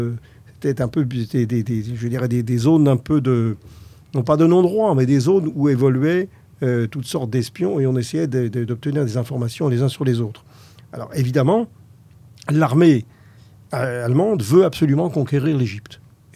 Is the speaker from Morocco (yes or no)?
no; United Kingdom; accent: British; French is a second language; Excuse mon accent